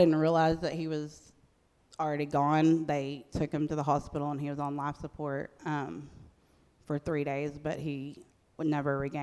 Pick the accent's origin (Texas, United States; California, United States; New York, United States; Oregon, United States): Texas, United States; Duncanville; I grew up in Duncanville, which is right near there, so a lot of my friends went there, and that's how I met him.